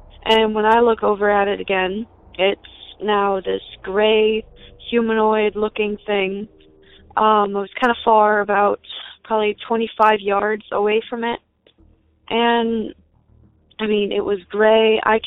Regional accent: Cincinnati, Ohio, United States; I'm from rural Cincinnati, Ohio, just outside of Bethel. Now, my family, they come from the Kentucky Appalachian Mountains, and of course, we're very superstitious people

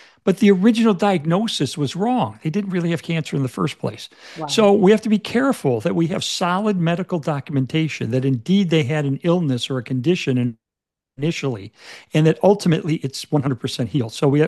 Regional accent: Chicago, Illinois, United States; know, I'm from Chicago, and in Chicago, I was a fan of the Chicago Cubs baseball team.

